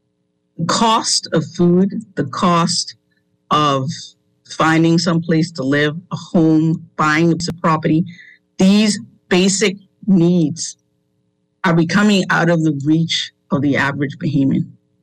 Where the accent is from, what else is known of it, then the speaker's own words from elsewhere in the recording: Bahamas; And so to be in my home country and see the way things are in this billion-dollar economy and that we don't have more Bahamians rising up